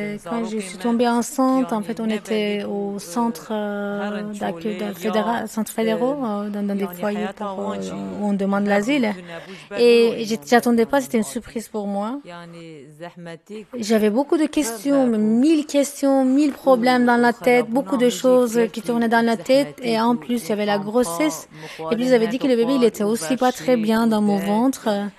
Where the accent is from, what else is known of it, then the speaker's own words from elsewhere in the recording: Turkey; moved away as an adult; On a quitté le pays. On vient de Turquie et nous sommes kurdes.